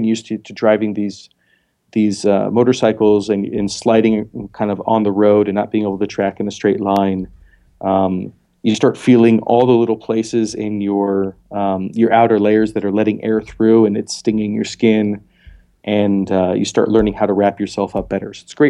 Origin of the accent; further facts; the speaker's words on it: Montana, United States; born there; I was born in Montana. I've spent a good bit of time up north.